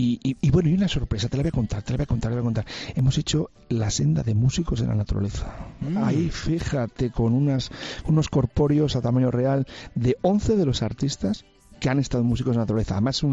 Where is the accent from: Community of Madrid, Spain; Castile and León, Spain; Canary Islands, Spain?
Castile and León, Spain; Valladolid; en mi tierra, en Valladolid